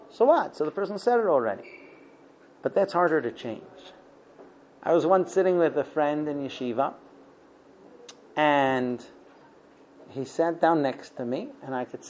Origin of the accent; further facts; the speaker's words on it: United States; I'm this American where time is money.